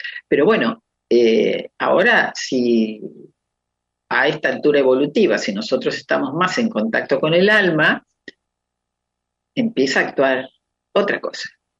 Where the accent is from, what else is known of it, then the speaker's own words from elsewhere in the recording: Argentina; en países como acá, como el nuestro, como en Argentina